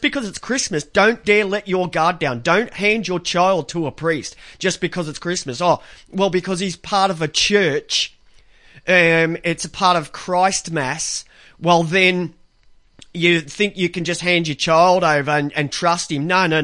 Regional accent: Ireland; Like, I'm from Ireland, you're from Italy

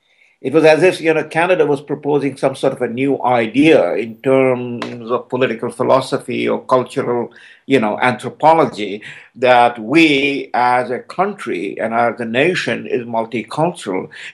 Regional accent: Kolkata, West Bengal, India; I'm from Bengal, from Calcutta

